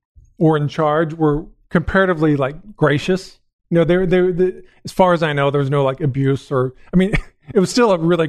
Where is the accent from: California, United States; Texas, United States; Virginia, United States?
California, United States; Carlsbad; also born or lived in Oceanside; No, I was born in Oceanside. Like, I grew up in Carlsbad.